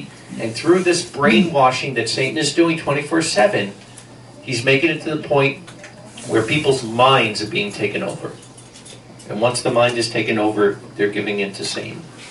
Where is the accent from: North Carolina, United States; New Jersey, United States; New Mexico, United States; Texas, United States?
New Jersey, United States; Paterson; I come from New Jersey. Paterson, New Jersey, everybody there knows it